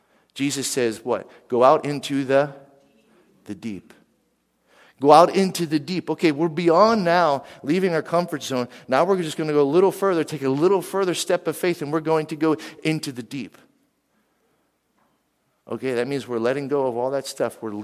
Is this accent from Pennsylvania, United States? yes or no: yes; Pennsylvania, United States; I grew up in Western Pennsylvania. I trapped, I fished, I hunted.